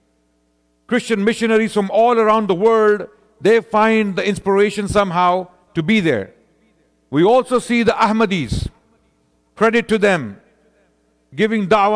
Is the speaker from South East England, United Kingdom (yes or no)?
no; London, United Kingdom; now in Canada; I have come from the UK, London. I am in London, also here in Canada, but I come from London, UK.